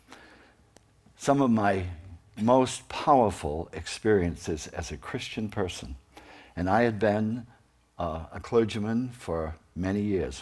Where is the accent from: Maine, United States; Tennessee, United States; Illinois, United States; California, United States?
Maine, United States; Wiscasset; As most of you know, I grew up down in Wiscasset, and I just love Maine.